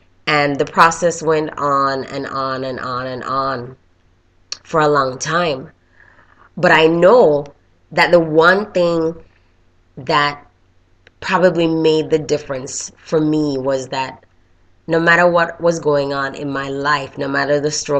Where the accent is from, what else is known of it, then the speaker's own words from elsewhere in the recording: Jamaica; We used to call them mothers back home. I'm originally from Jamaica